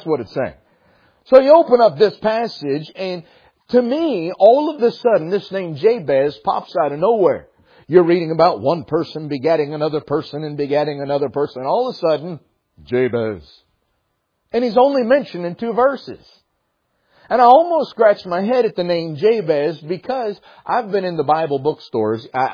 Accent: North Carolina, United States; and I'm from North Carolina, and so there are some names that are even harder for me to even hear, much less pronounce.

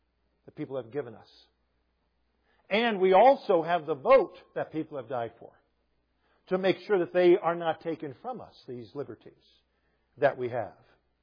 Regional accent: United States; I don't care. I'm an American.

